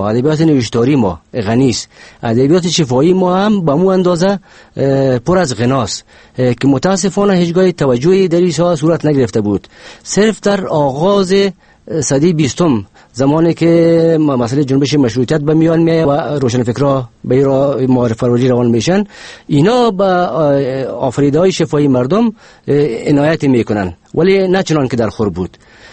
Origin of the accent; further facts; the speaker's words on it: Kabul, Afghanistan; در سال 1329 در شهر کابل به دنیا آمدیم.